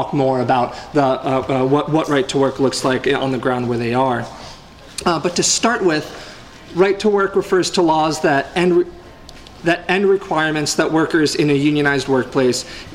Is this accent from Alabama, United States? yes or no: no; Madison, Wisconsin, United States; I'm a member of the National Socialist Organization. I'm a nurse. I'm from Madison, Wisconsin, where I'm a member of SAU Healthcare Wisconsin as well.